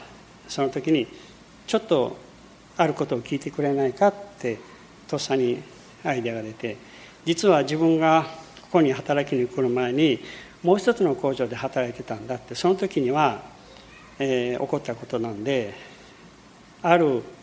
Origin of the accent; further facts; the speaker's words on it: Brazil; Japanese is a second language; now in Japan; 私は、まあ、日本語が少しできることと、ブラジル出身なので